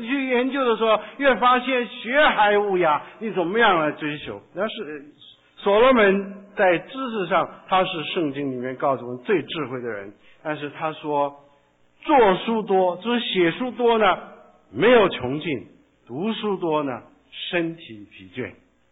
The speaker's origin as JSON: {"language": "Chinese", "country": "China", "said": "那这个求学路、留学路呢，这是我们中国人特别欣赏的，也是特别崇尚的。"}